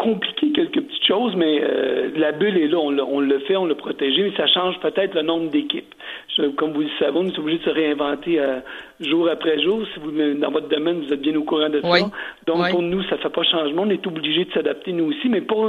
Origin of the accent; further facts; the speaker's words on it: Quebec, Canada; ça peut peut-être amener la télé américaine chez nous, en Mauricie.